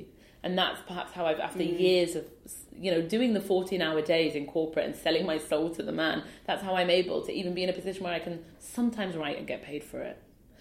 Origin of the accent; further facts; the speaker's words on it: Newcastle upon Tyne, North East England, United Kingdom; I grew up in Newcastle and my dad sells socks, he's a market trader, and my mum looked after us.